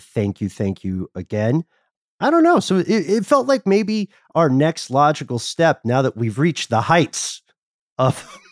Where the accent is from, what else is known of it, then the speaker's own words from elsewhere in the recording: Atlanta, Georgia, United States; And, you know, we said Atlanta, Georgia.